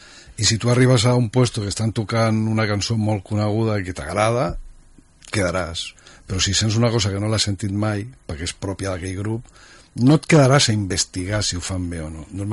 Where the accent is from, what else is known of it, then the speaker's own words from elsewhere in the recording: Castelldefels, Catalonia, Spain; Bueno, de fet jo no soc, soc de Castelldefels.